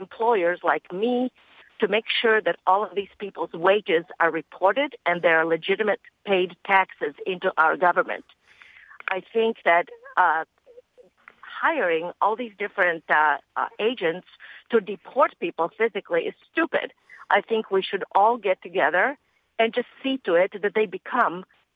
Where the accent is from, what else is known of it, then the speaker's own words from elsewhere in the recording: Croatia; now in United States; I am an immigrant. I came here in 1968 from Croatia. I got my citizenship in 1973.